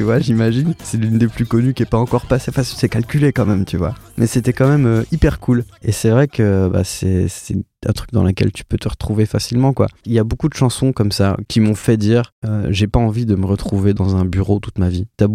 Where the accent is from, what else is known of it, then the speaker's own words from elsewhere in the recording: Bourgogne-Franche-Comté, France; Parce qu'en fait, j'ai grandi en Franche-Comté.